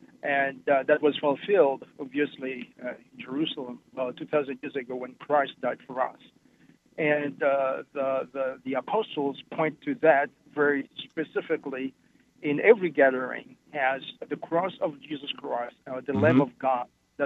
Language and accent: English; Haiti; Thank you, Dr. Brown. Originally from Haiti.